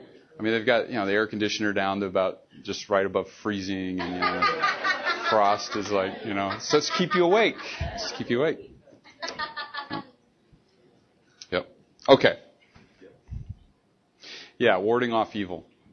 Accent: Bakersfield, California, United States; see, I'm from Bakersfield, I can do that.

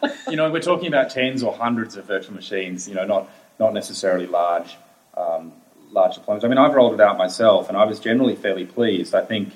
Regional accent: Australia; moved away as an adult; also born or lived in Dublin / Paris; now in Zurich, Switzerland; I'm Australian. I've been in Europe for half a dozen years now. I spent a couple of years in Dublin and Paris, making my way to Zurich, where I'm based now

